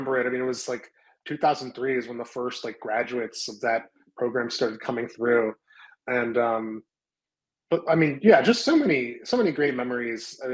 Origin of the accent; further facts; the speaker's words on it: Youngstown, Ohio, United States; growing up in Youngstown and Mahoning Valley just had such a colorful cast of political characters